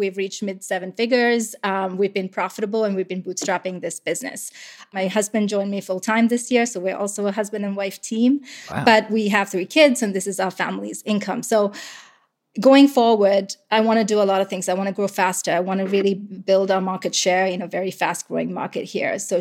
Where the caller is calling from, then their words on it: Toronto, Ontario, Canada; I'm calling from Toronto, Ontario, in Canada.